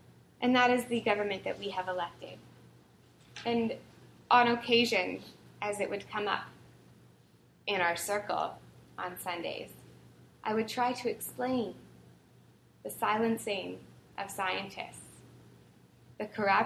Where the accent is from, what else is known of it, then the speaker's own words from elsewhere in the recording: Canada; because every single day, I would have to say, I'm from Canada.